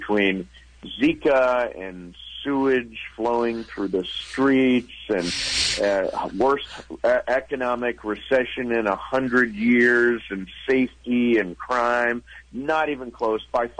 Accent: United States; It's fun, but I'm an American. I'm staying stateside.

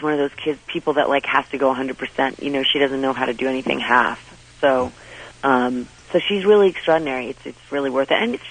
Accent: New York, United States; now in Los Angeles, United States; After being like the New York snob, you know, oh, L.A. is this and that, I really grew to just absolutely love it here.

